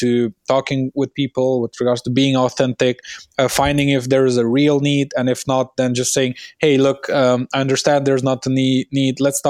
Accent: Transylvania, Romania; I was born in Transylvania. I was born in a very small town. I think like maybe 2,000 people around. So I was raised there with, you know, the cattle, the chickens, everything, like working the land

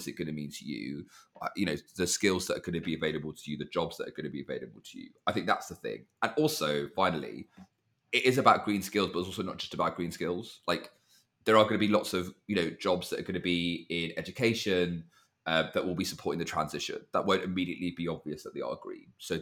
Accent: United Kingdom; Well, look, I'm a British Indian, right?

